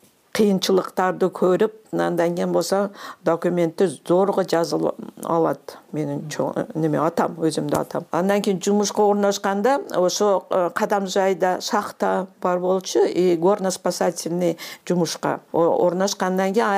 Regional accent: Kyzyl-Kiya, Batken Region, Kyrgyzstan; born there; also born or lived in Tashkent / Osh; Кызылкыяда 53 жылы мен төрөлдүм, андан кийин 56 жылы көчүп кетишет.

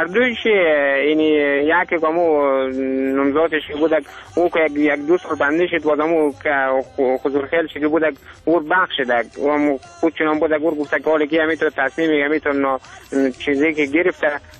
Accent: Badghis, Afghanistan; زادگاه ما همه بادغیس هست دیگه، زیاد دیگه از بطه همه ما افغانستان بادم که دوست داریم. ما هم افغانیم، بازم دیگه ای سرزمین زادگاه ما که میگه تولد شدیم، میگه سلام شدیم، بزرگ شدیم

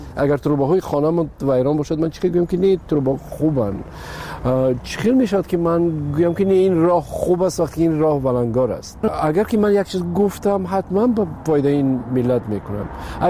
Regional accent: Tajikistan; وطنم خب پیش از همه تاجیکستان وطن است. بله، این خانه من است و مادرم اینجاست، فرزندام اینجاست.

